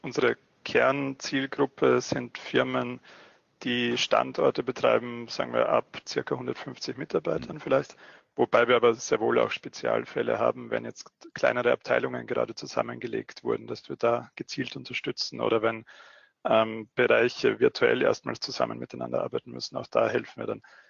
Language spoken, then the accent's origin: German; Austria; now in Vienna, Austria; Man hört es noch leicht in meiner Stimme. Ich bin Österreicher. Ich wohne in Wien und betreibe unser Wiener Büro. Habe aber auch 4 Jahre lang in Deutschland gearbeitet, weshalb sich alles ein bisschen vermischt hat schon.